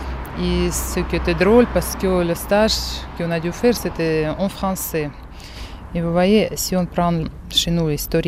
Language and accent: French; Siberia, Russia; Mais bon, c'est le choc parce que je viens aussi de Sibérie en disant qu'on n'avait pas tout ça.